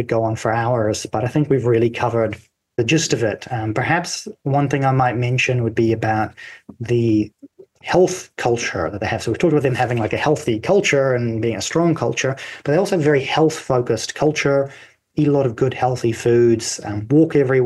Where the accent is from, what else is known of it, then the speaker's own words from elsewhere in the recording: New Zealand; And then they ask you, where are you from? New Zealand.